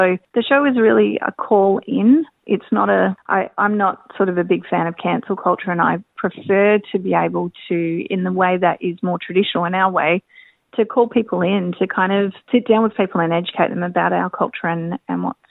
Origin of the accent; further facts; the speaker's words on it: Perth, Western Australia, Australia; I grew up in the Bronx of Perth in a place called the KGB, which a lot of black fellas from over here will know. It's Kandula Balgagirwin state housing, you know, and I grew up in that place